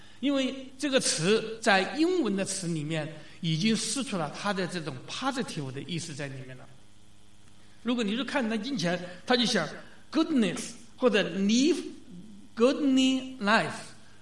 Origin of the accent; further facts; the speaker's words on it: China; 那个时候我们从中国来一看